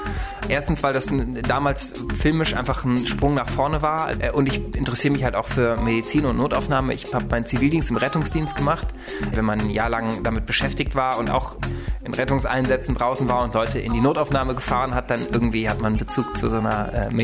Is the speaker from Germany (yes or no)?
yes; North Rhine-Westphalia, Germany; Ich komme aus Nordrhein-Westfalen, sitze im Deutschen Bundestag.